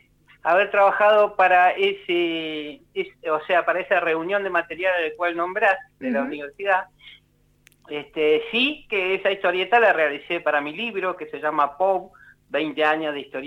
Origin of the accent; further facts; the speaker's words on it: Argentina; nosotros como lectores argentinos